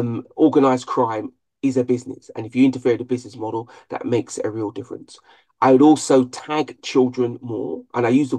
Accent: London, United Kingdom; I was born and raised in London.

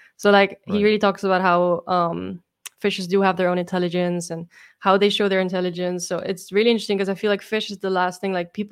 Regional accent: Amsterdam, North Holland, Netherlands; English is a second language; also born or lived in India; now in Dubai, United Arab Emirates; I'm originally from Amsterdam, and then I spent some time as well in India for 2 years as well, so that I can talk about that as well, and then Dubai now as well.

